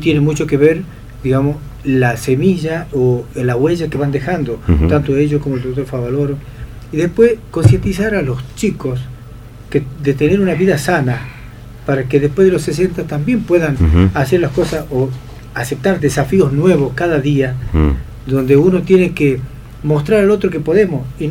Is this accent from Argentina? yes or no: yes; Salta, Argentina; yo soy salteño.